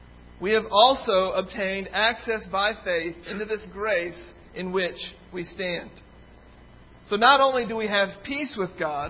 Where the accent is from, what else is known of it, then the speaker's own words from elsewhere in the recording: England, United Kingdom; born there; I was born in England